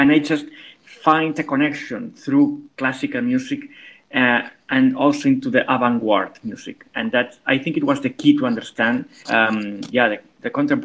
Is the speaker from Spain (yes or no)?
yes; Spain; English is a second language; the music school here in my hometown in Spain